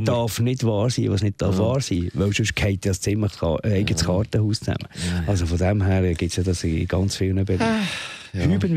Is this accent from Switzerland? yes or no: yes; Zurich, Switzerland; dann muss man sich wirklich ein bisschen das eine oder andere überlegen bei uns in der Schweiz. Es war bei uns in Eglis auch Drachenbootrennen.